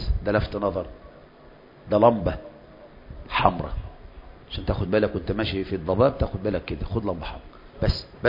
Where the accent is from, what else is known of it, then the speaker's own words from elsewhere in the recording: Egypt; اثنان كتب ابن عبد الوهاب في العقيدة ما تصلح عندنا في مصر.